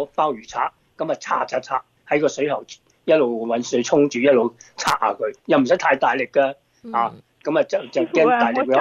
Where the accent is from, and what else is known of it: China